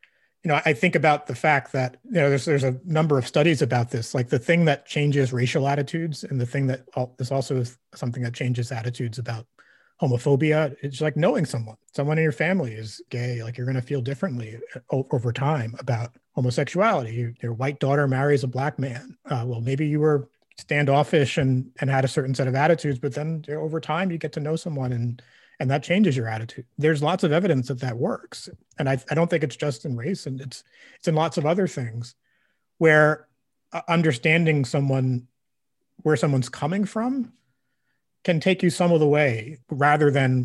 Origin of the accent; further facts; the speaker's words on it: Brooklyn, New York, United States; that's maybe just partly growing up in Brooklyn. Like this is not how we interact with each other, right?